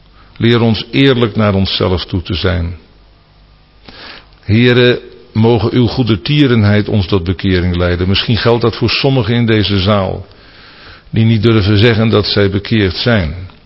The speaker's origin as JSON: {"language": "Dutch", "country": "Netherlands", "said": "Daar zijn wij Hollanders zo goed in."}